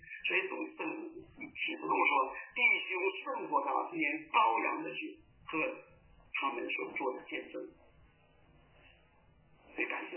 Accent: China; 我们从大陆来的是吧

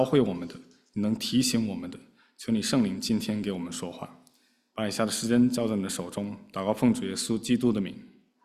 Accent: China; 我们中国人有个古语叫做人之将死，怎么样？其言也善啊

